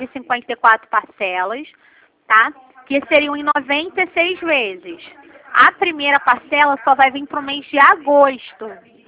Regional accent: Rio de Janeiro, Brazil; eu sou aqui do centro do Rio, né?

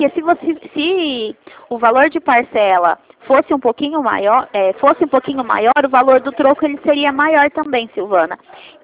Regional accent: Ribeirão Preto, São Paulo, Brazil; now in Sertãozinho, Brazil; Não, eu sou de Ribeirão. Eu moro em Sertãozinho, mas eu sou de Ribeirão

